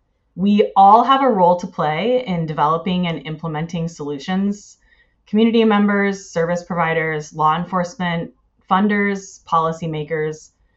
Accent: Bellingham, Washington, United States; now in Seattle, United States; as Demaxia mentioned, and I am a program manager at NCJA. I was born and raised in Bellingham, Washington, and I now reside in Seattle.

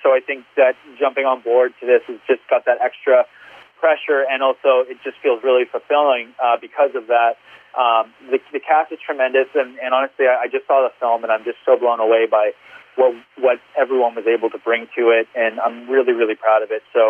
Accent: Canada; I mean, I'm a dude from Canada. I didn't grow up watching all of this.

